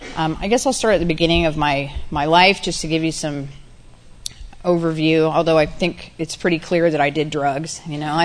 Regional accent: Auckland, New Zealand; born there; moved away; I was born in another country. I was born in Auckland, New Zealand, and I moved here in 1986 with my parents.

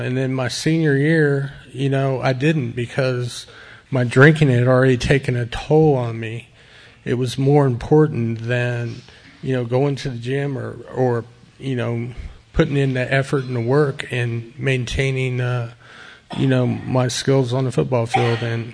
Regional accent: Las Vegas, Nevada, United States; I was raised in Las Vegas, Nevada, so I mean, that pretty much qualifies you. And you know, growing up there, it's pretty wild.

